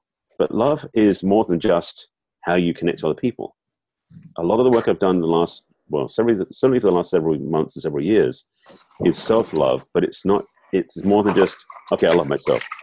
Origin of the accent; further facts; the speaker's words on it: England, United Kingdom; I'm actually English. Mm-hmm. And born and raised in English free in a somewhat conservative Jewish family.